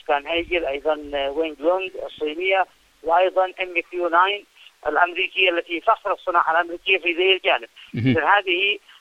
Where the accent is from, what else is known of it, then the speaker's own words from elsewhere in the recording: Yemen; لأننا استطعنا كيمنيين أن نتغلب على كل المنظومات الحديثة